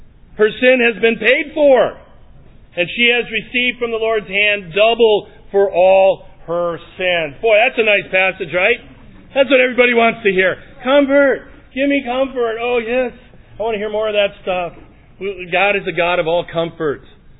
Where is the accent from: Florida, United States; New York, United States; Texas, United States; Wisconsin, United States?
Wisconsin, United States; Green Bay; I'm from Green Bay, that's why everybody's...